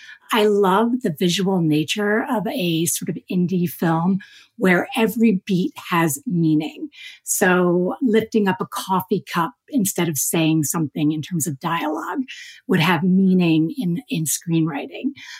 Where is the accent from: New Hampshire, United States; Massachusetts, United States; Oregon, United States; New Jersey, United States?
New Jersey, United States; All the weirdnesses I felt as a teenager growing up in South Jersey, I felt like I had found my tribe, my people.